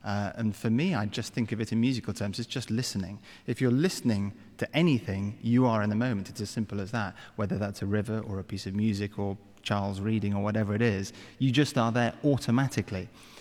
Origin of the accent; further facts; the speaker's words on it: England, United Kingdom; as an Englishman, knowing Russia a little bit